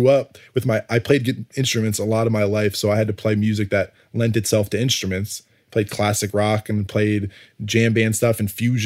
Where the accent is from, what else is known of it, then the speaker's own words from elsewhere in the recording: Connecticut, United States; And I grew up in Connecticut, so I was seamless. I was regionless, as far as there was no music coming. There still isn't any music coming from where I grew up. New York was the closest thing I had.